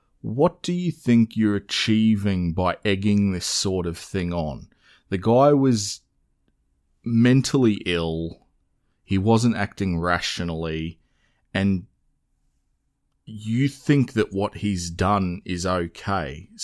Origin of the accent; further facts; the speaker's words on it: Australia; just as an Australian who was a young, I think I was 12 when the Port Arthur massacre came along